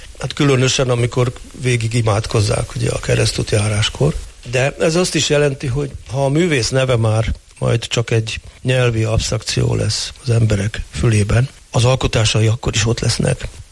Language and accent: Hungarian; Hédervár, Győr-Moson-Sopron, Hungary; born there; aztán a szülőfalumban, Héderváron, ez Győr és Mosonmagyaróvár között